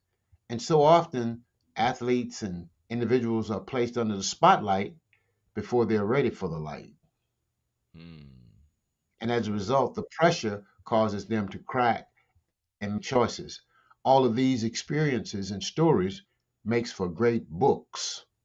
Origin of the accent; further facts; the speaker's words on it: Fort Necessity, Louisiana, United States; Oh, I began the journey as an attorney because, John, I grew up in Fort Necessity, Louisiana.